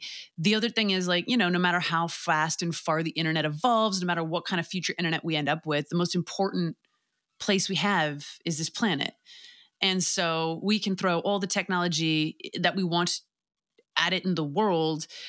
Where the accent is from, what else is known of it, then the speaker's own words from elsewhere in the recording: Canada; I'm Canadian.